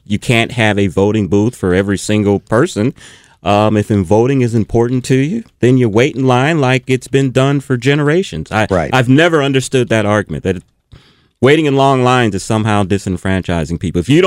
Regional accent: Texas, United States; See, as a Texan, Mark, what we put over the fireplaces are Texas Longhorn steers.

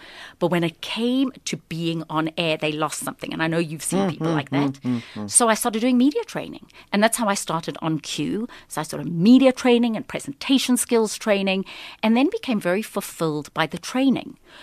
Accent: South Africa; now in Atlanta, United States; I always say I think I learned more about South Africa and was more proud of being South African living in Atlanta

